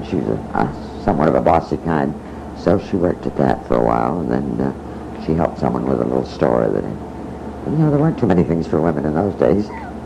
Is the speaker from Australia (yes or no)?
no; Minneapolis, Minnesota, United States; born there; I was born in Minneapolis, so.